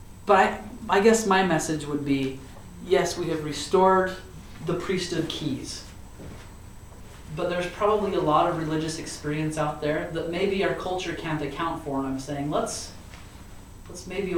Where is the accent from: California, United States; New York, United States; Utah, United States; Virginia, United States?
Utah, United States; born or raised there